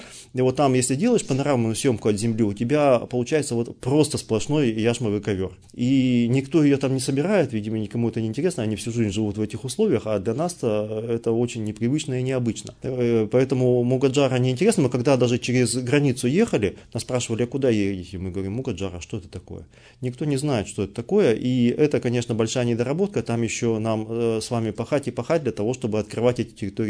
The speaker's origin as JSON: {"language": "Russian", "region": "Urals", "country": "Russia", "said": "Я камни люблю, как и многие уральцы."}